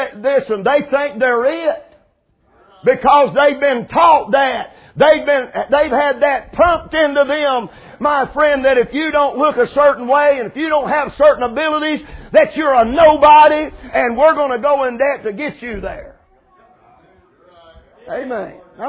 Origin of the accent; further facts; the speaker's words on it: Rogersville, Tennessee, United States; And they say, well, preacher, where are you from? I said, I'm Rogersville, Tennessee. And here comes the question. Where's that at?